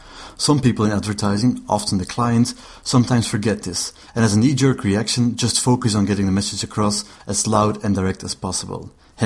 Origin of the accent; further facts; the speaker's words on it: Belgium; accent: Belgian; English is a second language; As you will have noticed by my accent and by James's struggle in pronouncing my name, I'm Belgian.